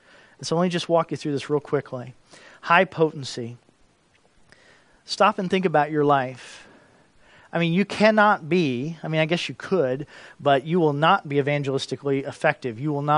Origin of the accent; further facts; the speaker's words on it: Kentucky, United States; born there; I have some family in Kentucky. I was born in Kentucky.